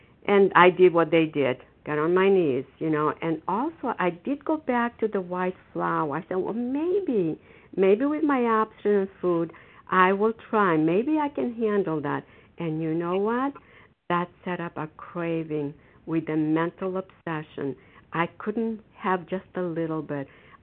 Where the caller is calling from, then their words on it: Foxborough, Massachusetts, United States; I'm calling from Foxborough in Massachusetts